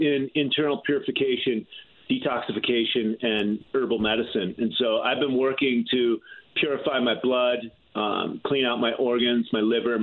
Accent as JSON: {"language": "English", "town": "Hartford", "region": "Connecticut", "country": "United States", "tie": "born there", "moved": "yes", "lives_now": "Scottsdale, United States", "said": "I was born in Hartford, Connecticut."}